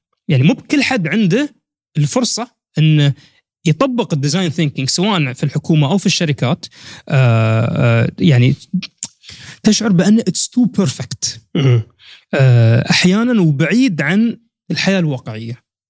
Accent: United Arab Emirates; أنا إماراتي ما أحصلها في الإمارات

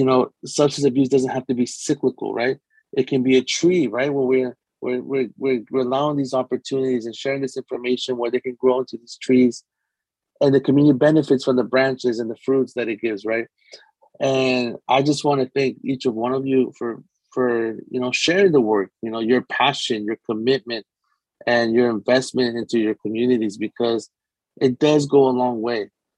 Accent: Inglewood, California, United States; So I'm from Inglewood, I'm maybe not born and raised, but I'm from Inglewood. That's my community. I love Inglewood.

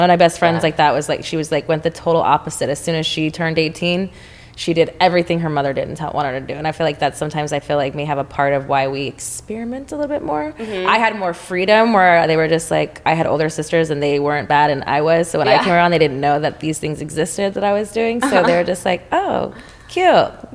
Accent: Texas, United States; I'm from Texas where there's not any

